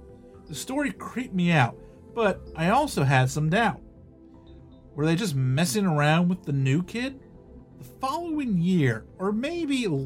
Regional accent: Utah, United States; Kay's Cross is the stuff of legend where I grew up in Davis County.

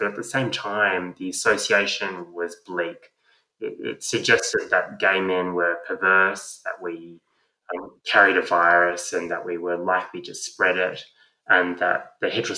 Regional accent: Lane Cove, New South Wales, Australia; It's funny, I grew up in Lane Cove.

